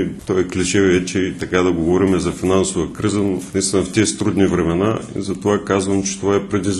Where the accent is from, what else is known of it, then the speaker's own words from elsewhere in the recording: Haskovo, Haskovo Province, Bulgaria; Знаете, аз идвам от Хасково.